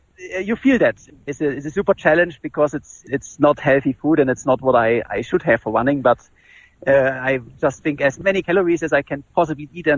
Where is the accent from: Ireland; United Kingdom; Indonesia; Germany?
Germany; English is a second language; now in United States; to be honest, I'm from Germany.